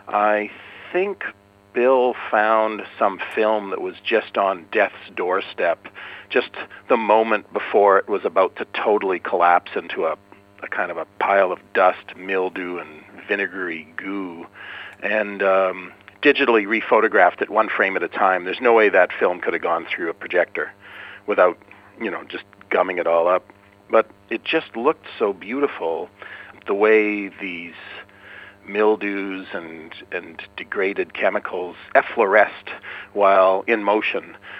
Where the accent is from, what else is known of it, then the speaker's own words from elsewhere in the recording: Canada; commissioned to make, by the documentary channel back home in Canada, to make a documentary about my hometown